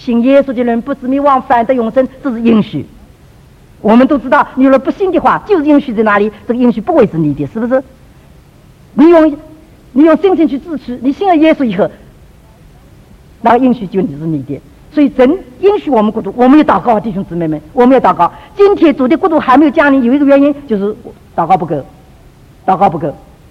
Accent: China; 我们中国人是民以食为天啊

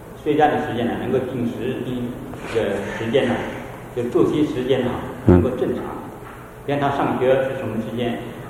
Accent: Taiwan; 因为那个我是台湾的

